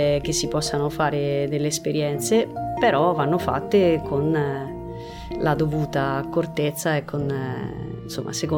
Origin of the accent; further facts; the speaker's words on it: Rome, Lazio, Italy; io sono di Roma